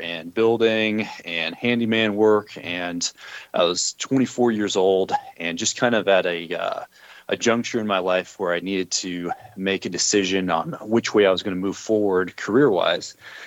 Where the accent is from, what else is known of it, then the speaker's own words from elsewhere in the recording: Spokane, Washington, United States; which was close to my hometown, coincidentally, in Spokane, Washington